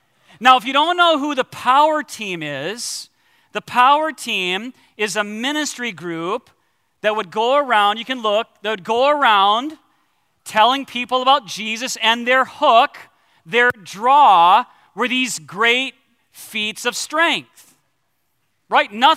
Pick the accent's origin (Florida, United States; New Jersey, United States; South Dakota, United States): South Dakota, United States; Sioux Falls; the power team came to my hometown, Sioux Falls